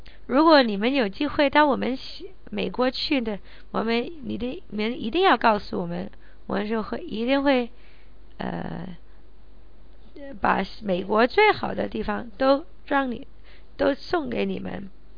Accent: Hong Kong; 因为他们可以带动我们香港人，可以强逼我们香港的年轻人去努力、去干活

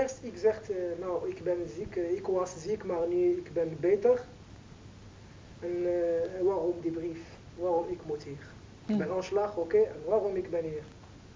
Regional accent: Morocco; Dutch is a second language; Eerst discriminatie, maar ik ben Marokkaans, ik ben ziek.

